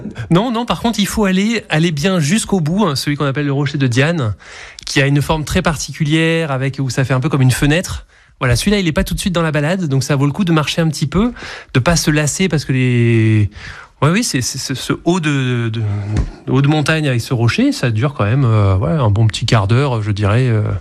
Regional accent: Aix-en-Provence, Provence-Alpes-Côte d'Azur, France; Ben moi, je viens d'Aix-en-Provence et je trouve que les rues de Nancy me rappellent les rues d'Aix-en-Provence.

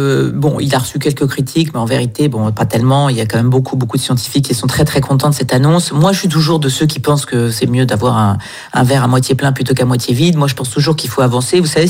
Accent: Nice, Provence-Alpes-Côte d'Azur, France; Et en plus, c'est chez moi à Nice, donc c'est une grande fierté de pouvoir accueillir ce sommet.

